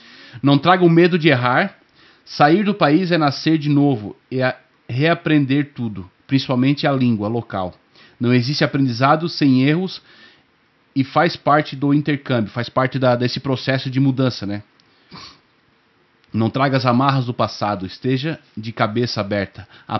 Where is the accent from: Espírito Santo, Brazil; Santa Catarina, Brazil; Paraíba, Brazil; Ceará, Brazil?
Santa Catarina, Brazil; Eu sou de Santa Catarina, né?